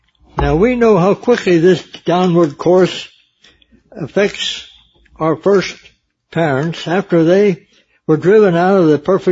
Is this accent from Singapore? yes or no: no; West Newton, Pennsylvania, United States; See, I was a homebody from West Newton, Pennsylvania, and I didn't go too far away from home to find a wife.